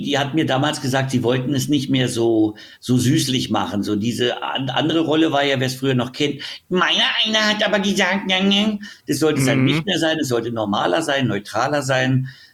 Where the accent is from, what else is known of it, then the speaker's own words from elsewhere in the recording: Berlin, Germany; Ich bin ja aus West-Berlin.